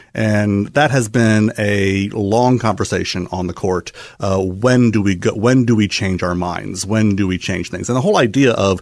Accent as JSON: {"language": "English", "town": "Jefferson City", "region": "Missouri", "country": "United States", "tie": "born or raised there", "said": "Well, I grew up not all that far from here. I grew up near Jefferson City and went to college at Benedictine College, Atchison, Kansas."}